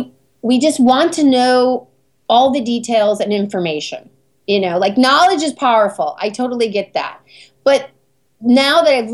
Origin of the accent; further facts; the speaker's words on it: United States; I'm an American and my partner's Italian